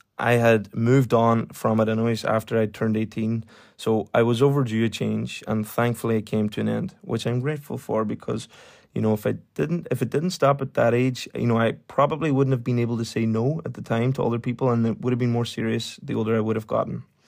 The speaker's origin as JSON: {"language": "English", "region": "Ulster", "country": "Ireland", "accent": "Donegal", "said": "they didn't understand my Donegal accent."}